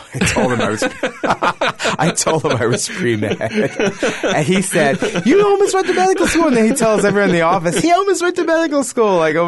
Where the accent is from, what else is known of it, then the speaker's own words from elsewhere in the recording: Bronx, New York, United States; I mean, I grew up in the Bronx, so I should have.